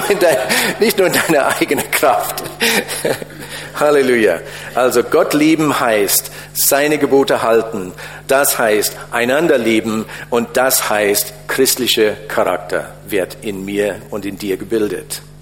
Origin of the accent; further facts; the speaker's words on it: United States; first language English; German is a second language; okay, ich bin halt Ami und das ist meine Muttersprache